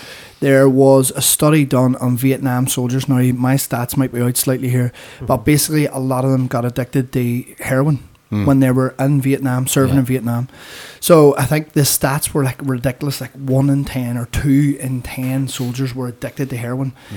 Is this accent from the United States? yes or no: no; Ireland; We're Irish.